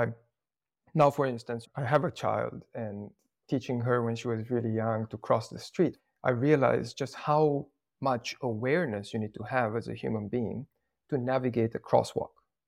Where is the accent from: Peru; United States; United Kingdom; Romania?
Romania; Bucharest; Well, I grew up in the big wild city. I grew up in Bucharest in Romania.